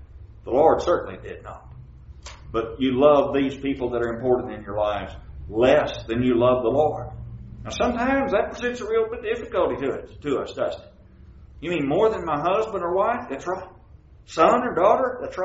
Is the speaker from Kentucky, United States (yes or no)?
yes; Kentucky, United States; I knew a young lady as I was growing up in Kentucky